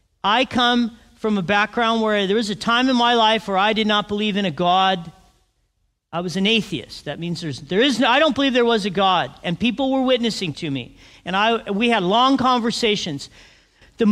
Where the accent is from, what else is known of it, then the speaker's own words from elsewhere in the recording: Big Bear Lake, California, United States; So as I grew up in Big Bear, my dad for a living built cabins in Big Bear.